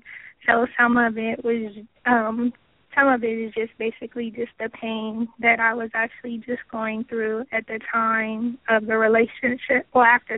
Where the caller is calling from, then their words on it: Columbus, Ohio, United States; I'm calling from Columbus, Ohio.